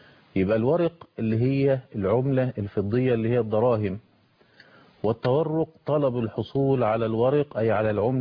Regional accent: Egypt; وهذا يحدث عندنا في مصر

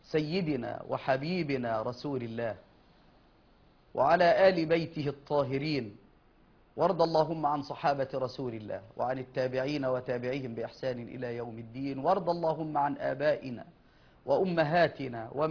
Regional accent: Egypt

